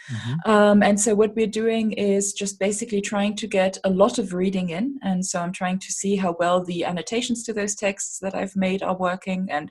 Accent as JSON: {"language": "English", "country": "Germany", "second_language": "English", "moved": "yes", "lives_now": "Munich, Germany", "said": "And even though, as I'm sure you can tell from my accent, I am German, I haven't actually lived in Germany since 1998. So most people think I've moved back to Germany."}